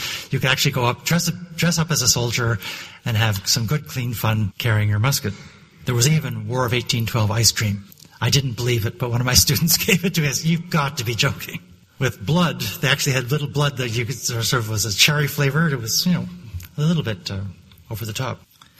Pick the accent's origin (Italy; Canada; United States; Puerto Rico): Canada; Traditionally, our participation in world bodies, first the League of Nations, and then the United Nations, and even NATO, which Canadians tried to imagine was a peacekeeping operation